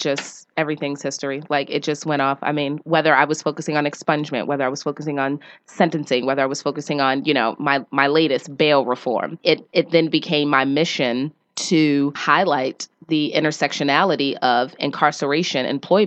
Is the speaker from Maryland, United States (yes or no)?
yes; Baltimore, Maryland, United States; born and raised in Baltimore City, I was just like, holy crap.